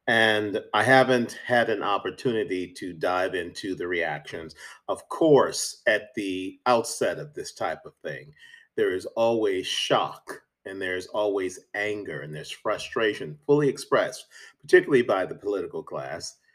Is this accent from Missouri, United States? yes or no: yes; St. Louis, Missouri, United States; I've been thinking today about my hometown of St. Louis, Missouri